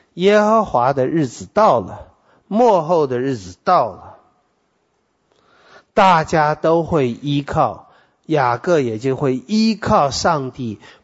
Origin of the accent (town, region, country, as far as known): Taiwan